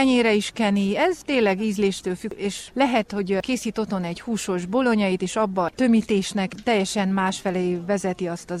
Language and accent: Hungarian; Praid, Harghita, Romania; Parajdról jöttem.